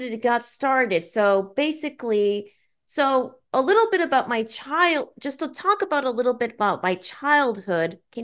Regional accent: Sherman Oaks, California, United States; born there; So of course I was born in Sherman Oaks, California, of January 9th, 1995.

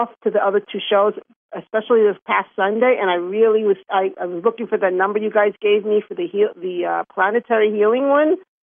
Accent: Queens, New York, United States; accent: Chinese New York; also born or lived in Lower East Side; No, but I grew up in the Jewish area of the Lower East Side, but then I grew up in Queens. So I don't know where I got this accent from

